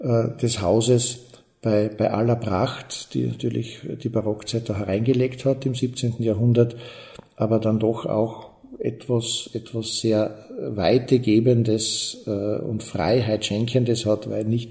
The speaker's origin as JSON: {"language": "German", "town": "St. Lambrecht", "region": "Styria", "country": "Austria", "tie": "born or raised there", "said": "weil ich ja ein gebürtiger St. Lambrechter bin, also da auch aufgewachsen bin und das Haus so als Ministrant und Jugendlicher auch schon kennengelernt habe"}